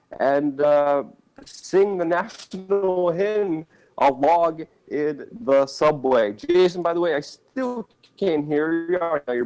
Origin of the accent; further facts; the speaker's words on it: Poland; I am born and raised in Poland